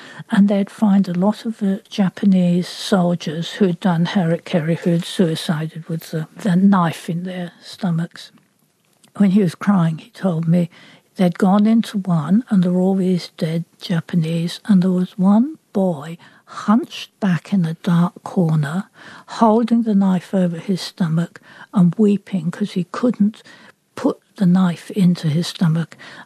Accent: England, United Kingdom; Well, I think, for, you know, that 1950s and being English, a girl like me, we weren't writers.

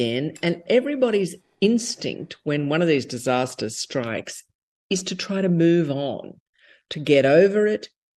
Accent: Australia; I grew up in Australia, and, you know, I knew we had bushfires, but I had no personal direct experience of any kind of natural disaster

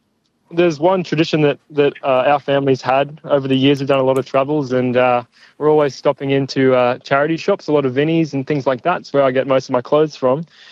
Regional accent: Kurnell, New South Wales, Australia; I'm from the coast as well, so it's not often that I'm passing through here. I'm just in from the Sutherland Shire. I'm from Kurnell, actually.

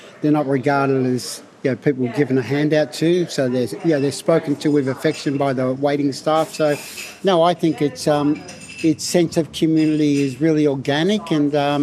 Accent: Melbourne, Victoria, Australia; I'm a writer from Melbourne, a novelist, short story writer and poet.

